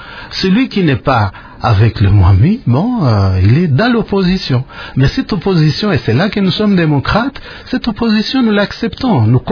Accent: Kivu, DR Congo; vous savez, on a eu chez nous au Kivu, c'est un peu...

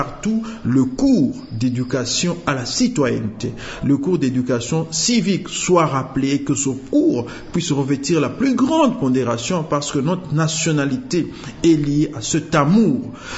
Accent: DR Congo

